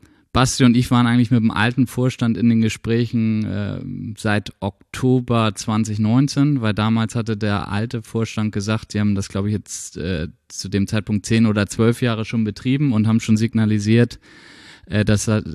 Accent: Nordhof, Schleswig-Holstein, Germany; Aus Nordhof. Ich weiß nicht, ob das hier jemand kennt. Als Nordhofer muss man immer sagen, das ist der geografische Mittelpunkt von Schleswig-Holstein.

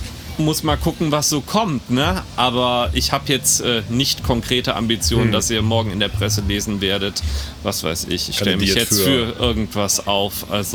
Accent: Neuss, North Rhine-Westphalia, Germany; born there; now in Cologne, Germany; Ich komme gebürtig aus Neuss und bin halt zum Studieren hier hingekommen.

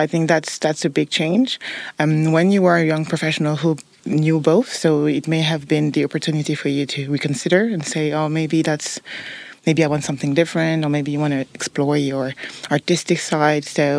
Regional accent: Brussels, Belgium; also born or lived in Congo; now in Luxembourg; Before that, I grew up in Brussels. So it's a bit different from Luxembourg, but it's not so far. But I was born in Congo, so I've been a bit everywhere.

